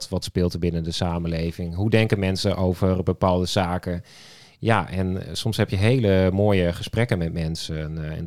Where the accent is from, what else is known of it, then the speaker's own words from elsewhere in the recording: Zeijen, Drenthe, Netherlands; Ik kom oorspronkelijk uit Drenthe. Ik ben geboren en getogen in Zeien. Dat is een klein dorpje ten noorden van Assen.